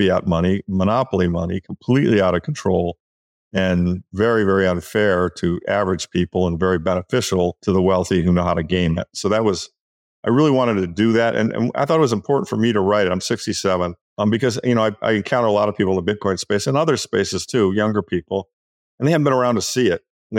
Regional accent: United States; I'm just writing it from an American perspective because I'm an American.

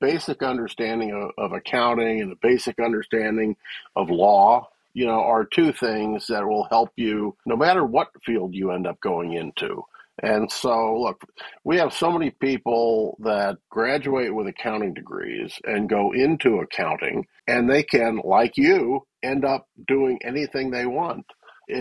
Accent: St. Louis, Missouri, United States; No, I grew up here in St. Louis. Yeah, I went to Clayton High School, and my father and mother lived in Clayton for the latter part of, well, their whole life.

